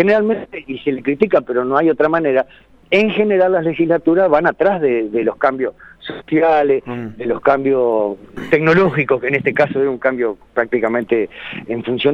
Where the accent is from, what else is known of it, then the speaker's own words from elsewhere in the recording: La Charqueada, Treinta y Tres, Uruguay; En realidad en mi pueblo, en la Charqueada, caminás desde la plaza que está al medio, 3 cuadras para cada lado y caes para afuera del pueblo.